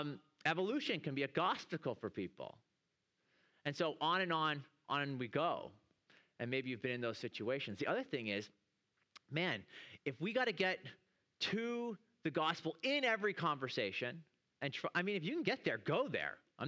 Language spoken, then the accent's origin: English; Toronto, Ontario, Canada; I'm from Toronto, okay? Toronto, Canada, where I left 2 days ago and it was negative 25 degrees, okay?